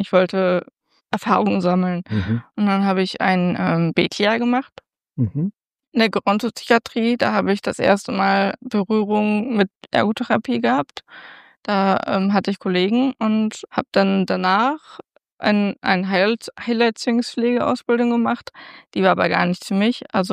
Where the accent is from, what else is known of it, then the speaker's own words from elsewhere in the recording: Bielefeld, North Rhine-Westphalia, Germany; Also ich bin in Bethel aufgewachsen. Ja. Meine Familie lebt in Bethel.